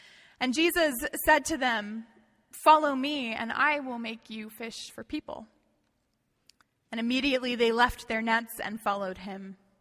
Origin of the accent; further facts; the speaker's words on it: Canada; now in United States; It's always interesting for me to observe the goings-on of American politics as a Canadian